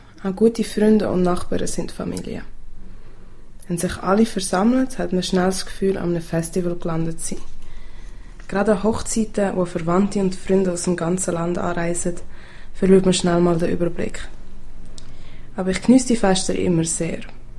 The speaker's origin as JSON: {"language": "German", "region": "Edo", "country": "Nigeria", "tie": "born or raised there", "second_language": "German", "said": "von meinem Dorf erzähle, wo ich aufgewachsen bin. Und das Dorf liegt im Bundesstaat Edo. Es ist etwa 2 Stunden von der Hauptstadt Bini City entfernt und hat 300 bis 400 Einwohner."}